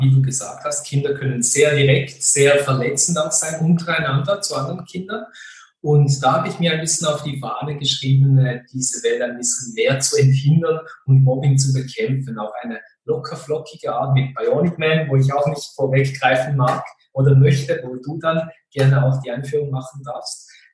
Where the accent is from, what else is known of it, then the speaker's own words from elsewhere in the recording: Fribourg, Switzerland; 41 Jahre alt, bin ohne rechte Hand zur Welt gekommen. Und ich bin sehr behütet und geborgen aufgewachsen im Freiburger Land in der Westschweiz.